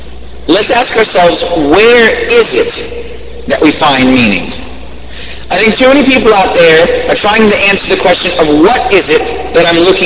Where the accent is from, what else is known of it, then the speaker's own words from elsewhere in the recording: Washington, District of Columbia, United States; I'm coming from Washington, D.C., the capital of America.